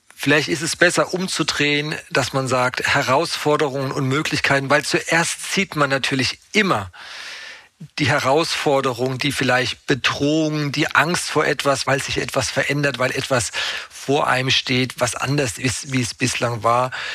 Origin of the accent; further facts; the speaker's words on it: Mannheim, Baden-Württemberg, Germany; born there; now in Radebeul, Germany; Ich bin ja gebürtiger Mannheimer, wohne jetzt seit 20 Jahren in Dresden oder bei Dresden in Radebeul.